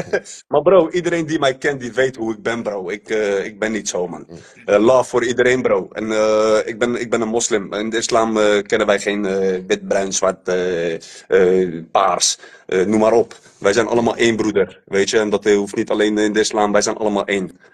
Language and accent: Dutch; Turkey; Ik ben gewoon een Turk, bro.